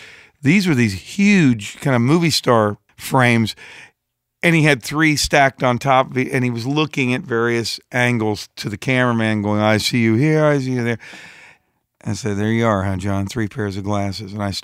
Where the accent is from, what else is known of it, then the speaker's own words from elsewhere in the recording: Appalachia, United States; born there; moved away; I was born in Appalachia and I moved out of there.